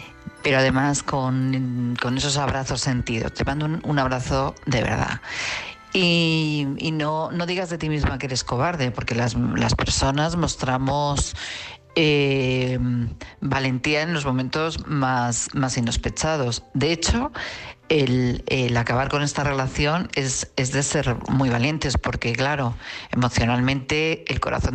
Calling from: Madrid, Community of Madrid, Spain; de Madrid.

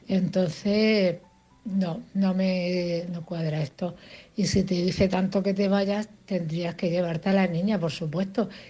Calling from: Cartagena, Region of Murcia, Spain; de Cartagena.

